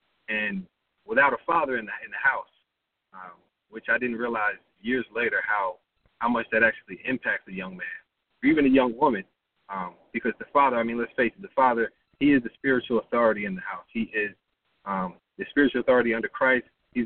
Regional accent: New Jersey, United States; I grew up in North Jersey, about 15 minutes outside of New York City, and it was right smack dab in the hood.

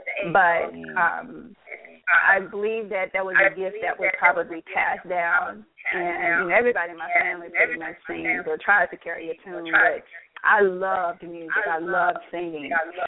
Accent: Hartford, Connecticut, United States; So I grew up in Hartford.

